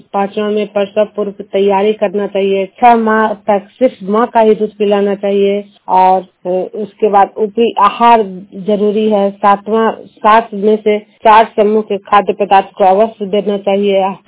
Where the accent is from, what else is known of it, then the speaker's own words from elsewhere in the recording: Juniyal, Bihar, India; मैं तिलका प्रखंड जुनियाल गांव और नालंदा जिला के निवासी हूँ